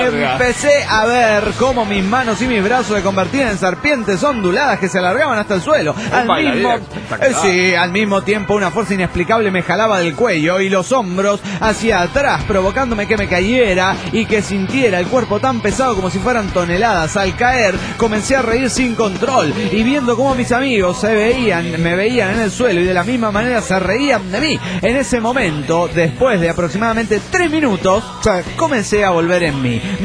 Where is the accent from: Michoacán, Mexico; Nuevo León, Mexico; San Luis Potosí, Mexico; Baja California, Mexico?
Baja California, Mexico; Mexicali; de Mexicali.